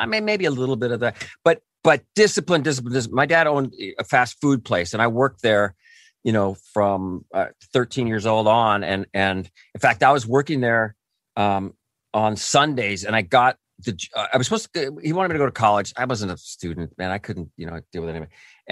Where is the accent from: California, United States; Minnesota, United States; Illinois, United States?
California, United States; I grew up near Disneyland in Orange County. And I my childhood was there and I used to, you know, I met girls there. I got turned on to music there, you know, that kind of stuff.